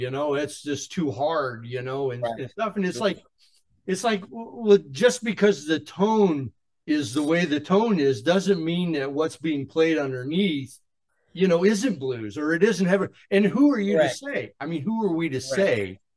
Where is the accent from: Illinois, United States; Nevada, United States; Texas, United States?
Illinois, United States; Chicago; I was from Chicago. I grew up on the playing on the South Side all the time.